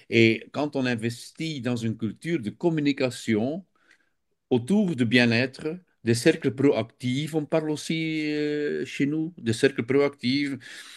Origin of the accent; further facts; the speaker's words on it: Belgium; ils prennent une autre bière chez nous en Belgique, peut-être chez vous aussi.